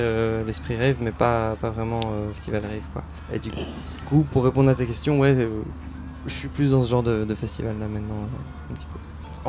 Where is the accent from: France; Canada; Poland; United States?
France; Brittany; j'ai fait de la musique traditionnelle, un peu celtique, parce que je suis breton.